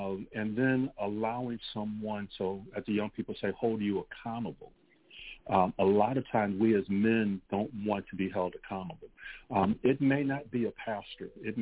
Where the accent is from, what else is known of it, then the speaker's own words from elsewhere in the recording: Michigan, United States; But, you know, growing up in Michigan, we go through all the seasons.